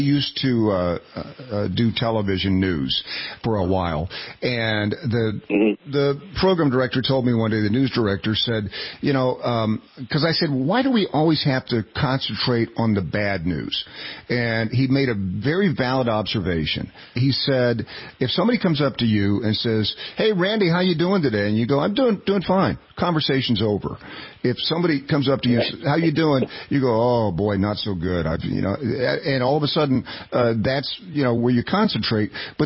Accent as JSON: {"language": "English", "town": "Knoxville", "region": "Tennessee", "country": "United States", "tie": "born or raised there", "said": "She's actually from my hometown of Knoxville, Tennessee"}